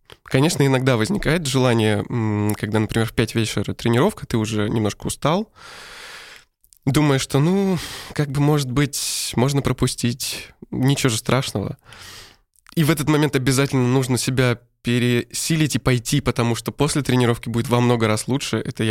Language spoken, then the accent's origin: Russian; Yoshkar-Ola, Mari El, Russia; во-первых, он сам из моего родного города, из Йошкар-Олы.